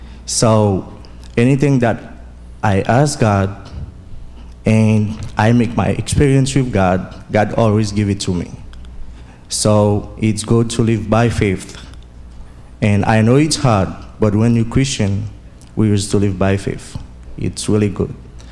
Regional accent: Haiti; I'm from Haiti.

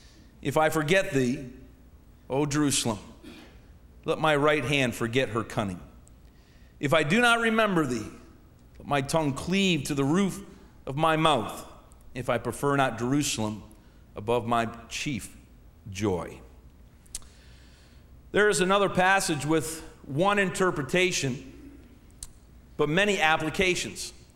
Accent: Canada; I'm a Canadian. We're peaceful people.

